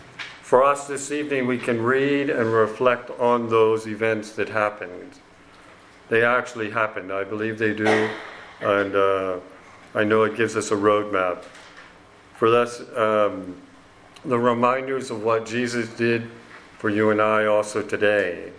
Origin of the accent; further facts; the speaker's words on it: East Coast, United States; I come from the East Coast, and sometimes I might say something that does not sound Oregonian, maybe. You know, and then, but it's an East Coast slang